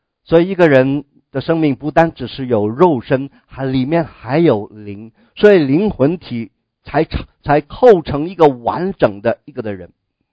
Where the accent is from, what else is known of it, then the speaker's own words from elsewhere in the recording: China; Chinese is a second language; 我的国语是不标准的，所以有时候要听清